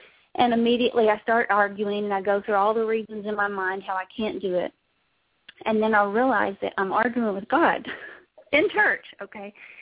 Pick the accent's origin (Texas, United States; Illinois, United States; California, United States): Texas, United States; I grew up in East Texas, and I was, you know, raised on the back of a horse, basically.